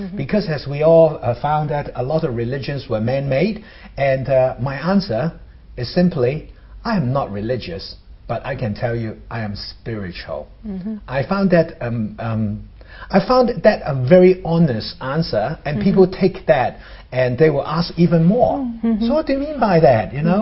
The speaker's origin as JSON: {"language": "English", "country": "Hong Kong", "said": "we're from Hong Kong. So, of course, a lot of things were operating in Cantonese."}